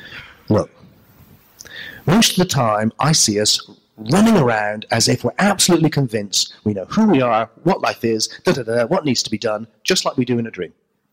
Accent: Glastonbury, South West England, United Kingdom; I come from Glastonbury in England, which is a center for the weird and the wonderful, you know, and it's kind of New Age stuff.

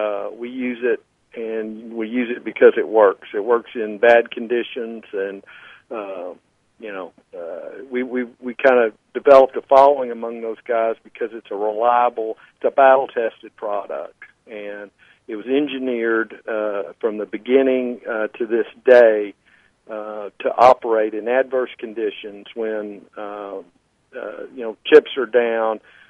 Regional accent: Texas, United States; Well, John, first of all, I'm from Texas, so used to hunt doesn't really apply. We pretty much all hunt down here.

